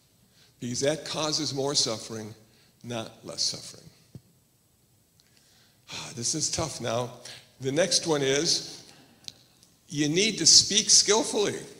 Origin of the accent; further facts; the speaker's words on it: Iowa, United States; born there; And I was born in Iowa, and everybody in Iowa had a soul.